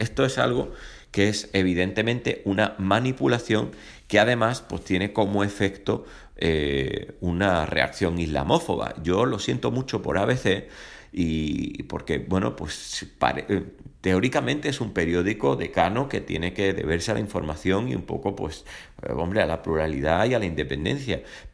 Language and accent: Spanish; Spain; español, realmente es que no me importan sus opiniones.